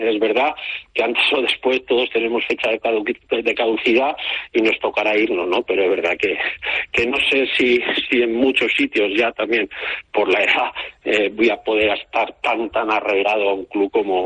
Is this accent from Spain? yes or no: yes; San Sebastián, Basque Country, Spain; como bien dices, soy donostiarra